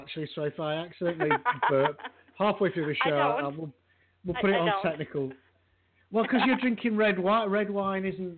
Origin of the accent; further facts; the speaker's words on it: Yorkshire and the Humber, United Kingdom; born there; where I was born in Yorkshire